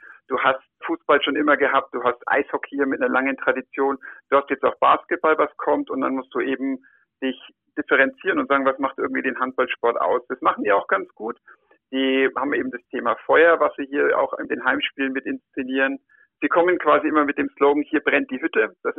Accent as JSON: {"language": "German", "town": "Erlangen", "region": "Bavaria", "country": "Germany", "tie": "born or raised there", "said": "just in meiner Heimatstadt ist es jetzt passiert. Der HC Erlangen"}